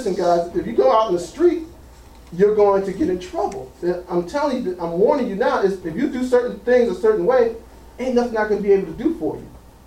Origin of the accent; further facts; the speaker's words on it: Trenton, New Jersey, United States; For example, where I grew up at in Trenton, New Jersey, when we say, man, that is a bad dude, boy.